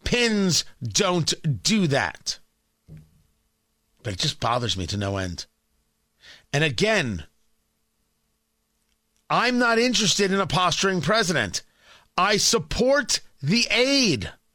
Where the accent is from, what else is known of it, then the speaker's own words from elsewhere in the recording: United States; But I'm an American, and I don't quite understand wearing the other flag.